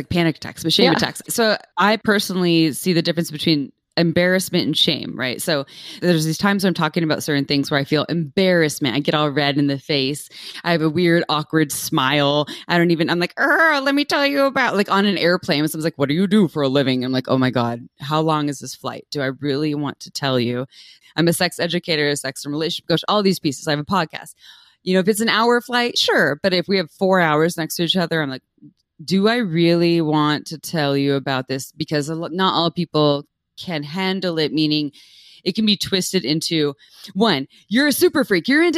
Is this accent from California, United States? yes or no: yes; Santa Cruz, California, United States; I was raised in Santa Cruz, California, so like a little more progressive.